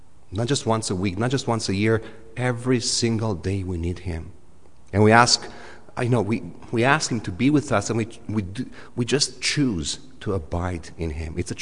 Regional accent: Romania; I grew up in Romania, so for us, superheroes were like the Soviet soldier.

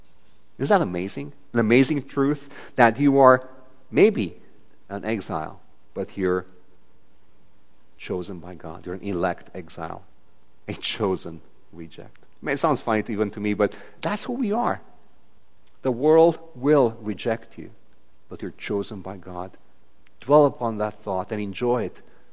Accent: Romania; English is a second language; I'm from Romania, so we have lots of dogs in the streets

